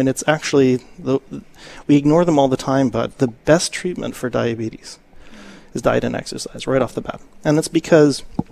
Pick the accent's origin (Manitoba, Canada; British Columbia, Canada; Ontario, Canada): Ontario, Canada; now in Grand Rapids, United States; I'm from Southern Ontario. So we couldn't be further apart